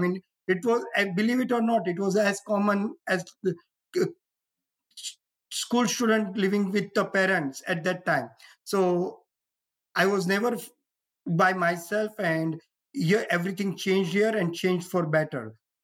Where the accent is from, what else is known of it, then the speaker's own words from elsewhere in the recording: India; And I'm very thankful for the way I grew up in India.